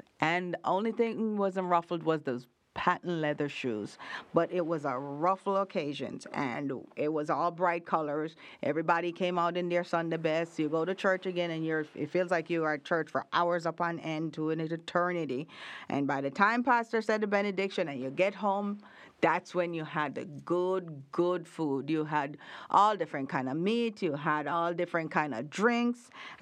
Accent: Jamaica; I just remember growing up in Jamaica, having Easter was one of those special holidays.

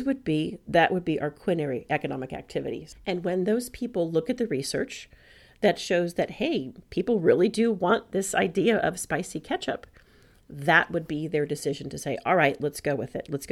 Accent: Texas, United States; But since I'm from Texas, in Texas, there is a hamburger chain that is basically an institution, which is Whataburger.

